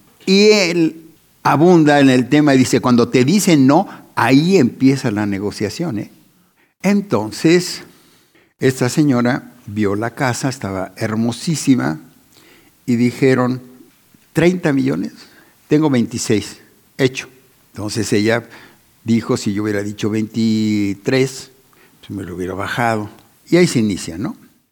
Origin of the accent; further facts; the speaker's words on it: Mexico; porque somos buenos mexicanos